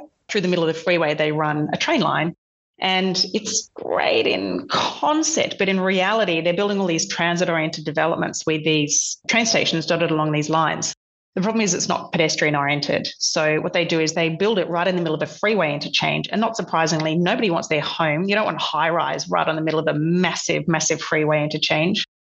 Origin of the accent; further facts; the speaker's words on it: Perth, Western Australia, Australia; Like, I'm from Perth originally